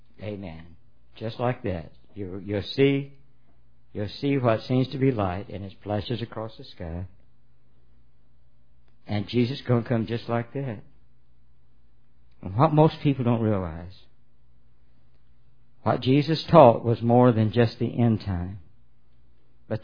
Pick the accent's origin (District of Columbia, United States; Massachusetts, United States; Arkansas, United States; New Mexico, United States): Arkansas, United States; He knows I'm a senator from Arkansas.